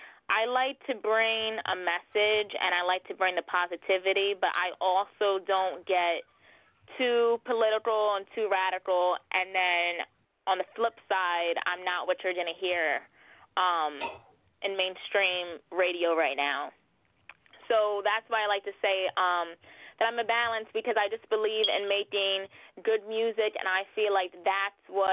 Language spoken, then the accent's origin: English; New York, United States; Yeah, I'm from New York, but there's a lot of places upstate, like Hunter Mountain.